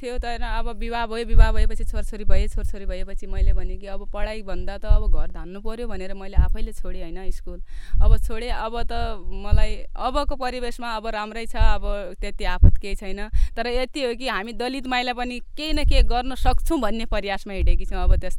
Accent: Gokuleshwar, Sudurpashchim Province, Nepal; मेरो घर चाहिँ दैजी छ, बसन्थला, अनि मेरो जन्मस्थान बैतडीको श्री गोकुलेश्वर भन्ने ठाउँमा भएको हो। मेरो जन्म 2047 साल मङ्सिर 9 गतेको थियो।

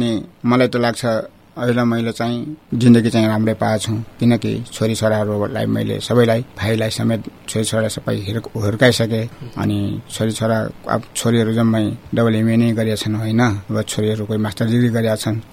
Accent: Sura, Sudurpashchim Province, Nepal; born there; मेरो जन्मस्थान सुरा गाबी छ, मुसेपानी वडा नम्बर 7 पहिला हुन्थ्यो, आजभोलि बेटकोट नगरपालिका भइसकेका छ। तर म 2042 सालदेखि म नगरपालिका वडा नम्बर 1 फाँसीमा बस्दै आएको छु। 2016 साल माघ 1 गते मेरो जन्म हो।

